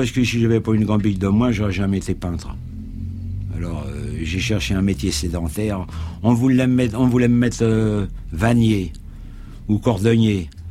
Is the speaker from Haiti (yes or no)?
no; Paris, Île-de-France, France; Ils disent, oui, qu'est-ce que... D'où êtes-vous? Ben, je dis, je suis d'ici.